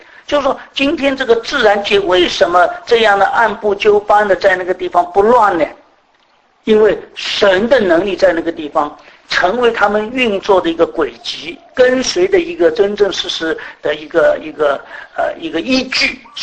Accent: China; 我们中国人就按照根据中国人的习俗

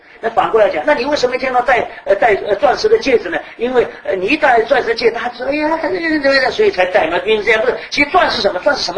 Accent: Shanghai, China; 比如说，这个我们上海人啊，订婚一定要给太太钻戒

